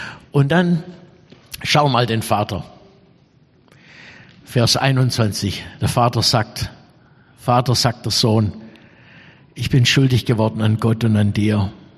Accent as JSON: {"language": "German", "region": "Baden-Württemberg", "country": "Germany", "said": "Ja, das ist doch unsere Auffassung oft als Schwabe."}